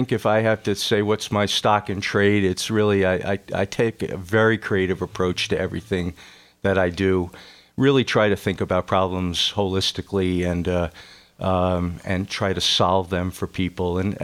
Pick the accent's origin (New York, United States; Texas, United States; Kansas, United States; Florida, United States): New York, United States; Poughkeepsie; I grew up in Poughkeepsie, New York, and went to Brown University.